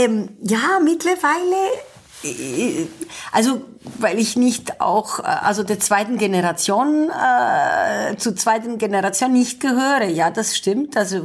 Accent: Thessaloniki, Central Macedonia, Greece; moved away as an adult; also born or lived in Cyprus / Germany; now in Switzerland; Also ich bin Griechin, die in Zypern geboren ist und in Thessaloniki in Nordgriechenland aufgewachsen ist. Ich habe sozusagen 17 Jahre in Thessaloniki gelebt, 17 Jahre in Deutschland und in der Schweiz lebe ich seit über 18 Jahren.

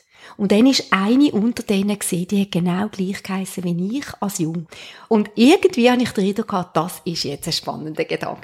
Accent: Switzerland; als Schweizer Frau

